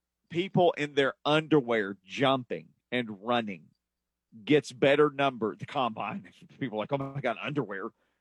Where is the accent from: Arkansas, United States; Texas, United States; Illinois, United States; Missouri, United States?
Arkansas, United States; And heck, I was from Arkansas. I'm not a Razorback guy.